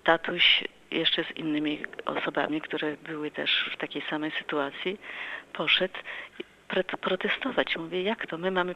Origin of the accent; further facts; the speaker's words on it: Russia; bo ja wyrosłam w Rosji, gdzie nie było żadnych książek, nie było żadnych wtedy ani żadnych telewizji